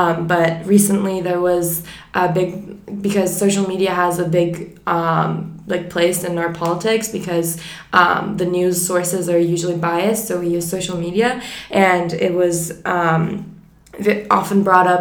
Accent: Turkey; I'm 19, and I'm from Turkey.

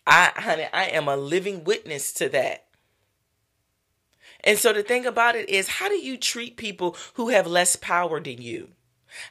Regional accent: Virginia, United States; now in Philadelphia, United States; You guys know I'm from Virginia. I live up in Philadelphia and my family is not here.

